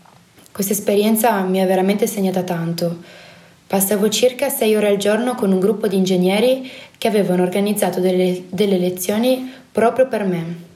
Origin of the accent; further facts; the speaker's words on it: South Korea; Italian is a second language; now in Italy; una cosa che io adoro moltissimo e che è molto difficile da trovare da dove vengo io. È molto, molto popolare andare a cantare nei karaoke in Corea.